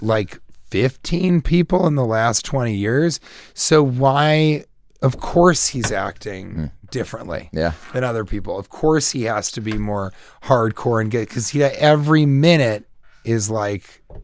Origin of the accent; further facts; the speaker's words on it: Colorado, United States; I'm from Colorado.